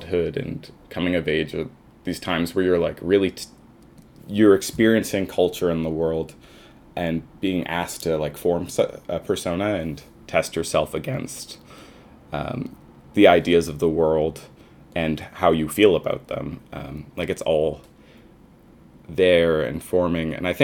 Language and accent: English; Surrey, British Columbia, Canada; I grew up kind of like North Surrey, which is a suburb, and it's a bit of a quote unquote rougher area